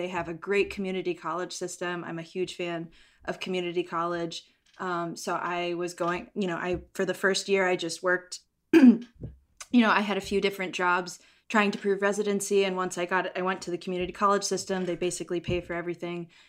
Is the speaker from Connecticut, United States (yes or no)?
yes; Hartford, Connecticut, United States; moved away as an adult; now in California, United States; I'm from Connecticut, the Hartford area.